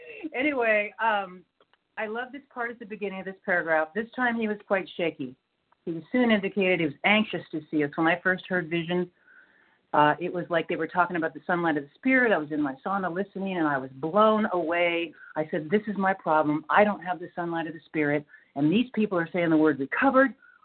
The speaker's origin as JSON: {"language": "English", "region": "North Carolina", "country": "United States", "said": "I'm from North Carolina, by the way."}